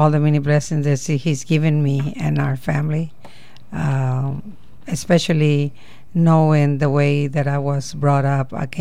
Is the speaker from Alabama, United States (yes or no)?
yes; Alabama, United States; but I'm so grateful that I was raised here in Alabama.